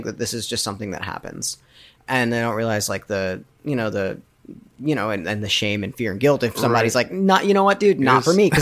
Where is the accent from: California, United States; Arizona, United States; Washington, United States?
Arizona, United States; Tucson; I grew up in Tucson. I actually grew up with, in the same place that Andrew did, in Tucson.